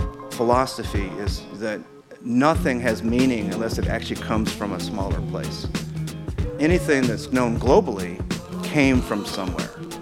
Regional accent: Alpine, Texas, United States; born there; my dad, that's the reason I was born in Alpine. My dad played baseball there for about 3 or 4 years.

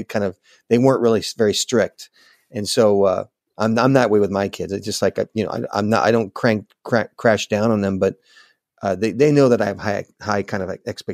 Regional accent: Manhattan Beach, California, United States; I was born in Los Angeles.

